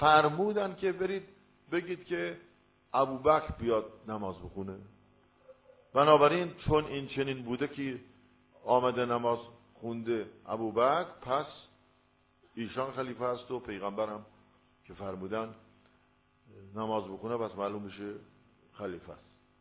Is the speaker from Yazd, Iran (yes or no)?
yes; Yazd, Iran; ما اصالتا یزدیم،